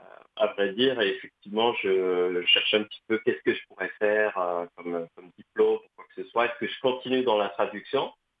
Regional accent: Algeria; born there; je suis né en Algérie, je suis d'origine algérienne, Kabyle.

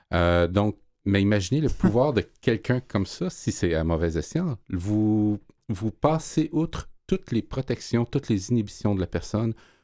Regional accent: Montreal, Quebec, Canada; born there; je suis né à Montréal

